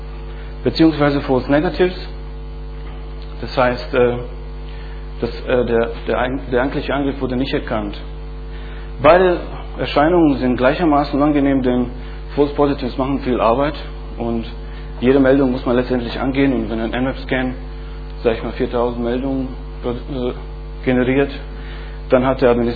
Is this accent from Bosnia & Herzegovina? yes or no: yes; Bosnia & Herzegovina; now in Berlin, Germany; Ich komme aus Bosnien, falls Sie sich über meinen Namen wundern